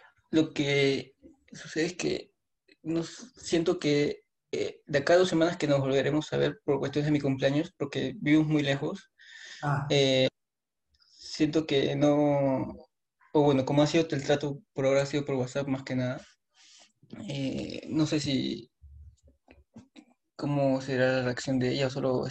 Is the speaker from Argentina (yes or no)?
no; Peru; Soy de Perú.